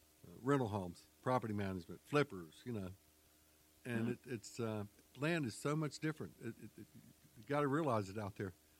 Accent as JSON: {"language": "English", "town": "Charlotte", "region": "North Carolina", "country": "United States", "tie": "born or raised there", "said": "when I grew up in Charlotte, there was this old used car lot."}